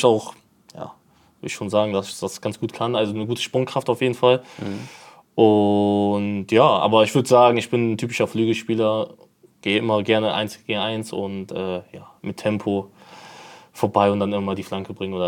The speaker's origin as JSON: {"language": "German", "town": "Cologne", "region": "North Rhine-Westphalia", "country": "Germany", "tie": "born or raised there", "lives_now": "Meppen, Germany", "said": "Also ich bin in Köln geboren, auch in Köln aufgewachsen."}